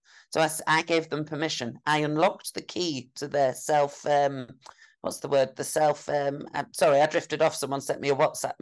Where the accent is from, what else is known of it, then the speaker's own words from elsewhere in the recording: Yorkshire and the Humber, United Kingdom; And that breaks my heart as a Yorkshire woman.